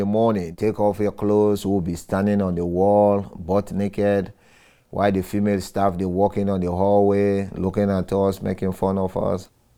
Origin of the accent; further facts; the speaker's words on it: Sierra Leone; moved away as an adult; now in United States; I'm from Sierra Leone, West Africa, 1994. I came here to seek political asylum. It was a civil war going on in Sierra Leone.